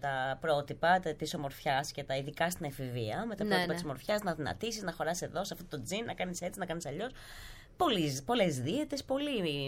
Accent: Loutraki, Peloponnese, Greece; Είμαστε από το Λουτράκι.

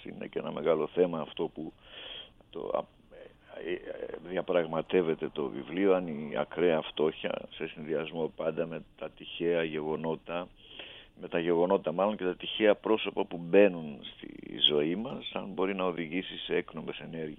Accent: Melates, Epirus, Greece; Μια χαρά στο χωριό μου, στην Μελάτη, στη Σάρτα.

